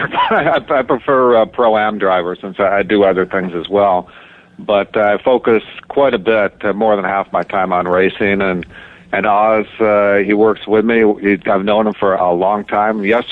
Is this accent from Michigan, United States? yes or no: yes; Grand Rapids, Michigan, United States; I grew up in Michigan, and it's just a couple hours away in Grand Rapids